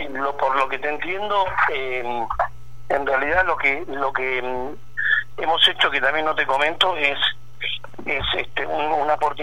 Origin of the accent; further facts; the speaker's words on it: Argentina; somos todos argentinos tirando para un mismo lado.